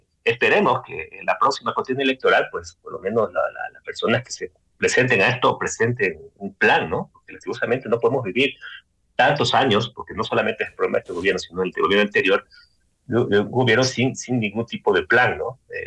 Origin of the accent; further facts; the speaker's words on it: Manabí, Ecuador; Soy de Manabí, por ejemplo.